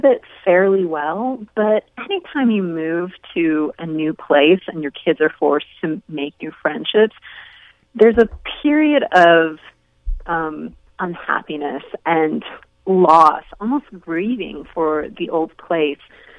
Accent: California, United States; I grew up in Southern California, and sunshine is really vital to my mental health.

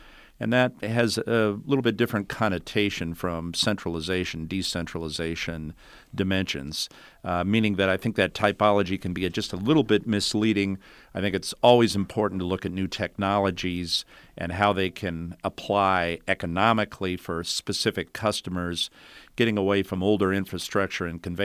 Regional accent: Nevada, Iowa, United States; Larry is calling from my hometown. I'm a Nevadan, not to be confused with a Nevadan.

